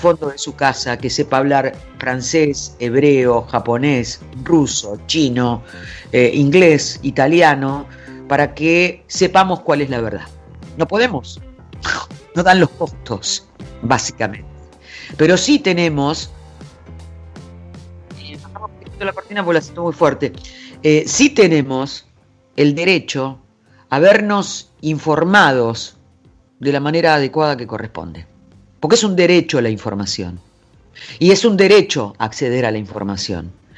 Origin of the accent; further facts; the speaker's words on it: Argentina; Compartimos una nacionalidad, un gentilicio, somos argentinos.